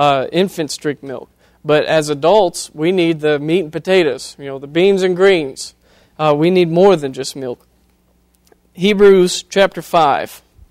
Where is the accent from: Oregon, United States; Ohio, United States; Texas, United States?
Ohio, United States; Now, as I said earlier, I'm from Ohio. I have my Ohio State tie on here.